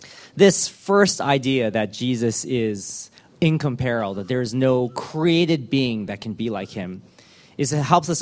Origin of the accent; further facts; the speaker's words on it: United States; Now, because I grew up in church in the United States, I really loved it there.